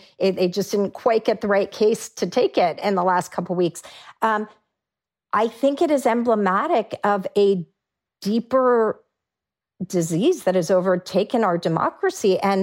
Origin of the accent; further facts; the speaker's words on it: Texas, United States; just like in my home state of Texas